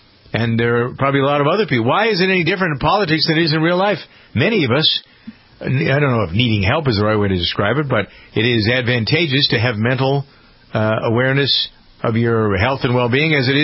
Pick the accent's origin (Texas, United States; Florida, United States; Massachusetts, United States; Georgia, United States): Massachusetts, United States; Framingham; I find what is happening here in my hometown an interesting bellwether and wonder whether others will copy this.